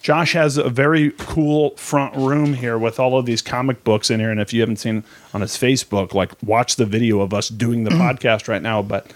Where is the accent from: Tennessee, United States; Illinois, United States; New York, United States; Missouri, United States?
Missouri, United States; St. Louis; also born or lived in South Texas; Where I grew up in St. Louis, I was one of a few white guys. And then all of my summers were in Texas, where I was one of a few white guys, because my mom lived in South Texas